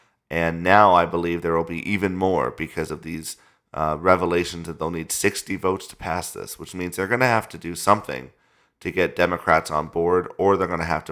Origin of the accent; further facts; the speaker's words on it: Arizona, United States; Yeah, I grew up in Arizona, and so I'm very familiar with Senator McCain.